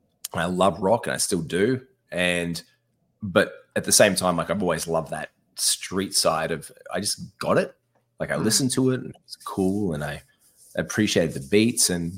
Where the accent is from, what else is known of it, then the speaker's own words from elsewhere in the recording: Gold Coast, Queensland, Australia; and again, I grew up on the Gold Coast. So yeah. I had the big day out in my backyard.